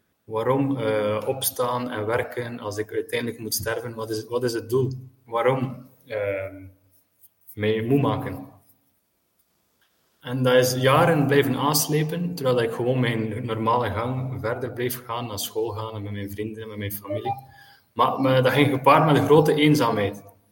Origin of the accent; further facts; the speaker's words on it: Bruges, West Flanders, Belgium; now in Syria; Ik ben monnik en priester in een klooster in Syrië, het klooster van Mar-Jacoub. Ik ben afkomstig uit Brugge en ik woon hier al 14 jaar.